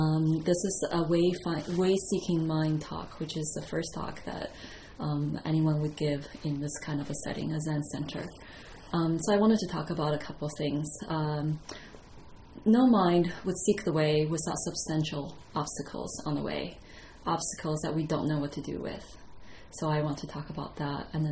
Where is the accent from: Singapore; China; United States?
China; So I'll talk a little bit about my growing up in China.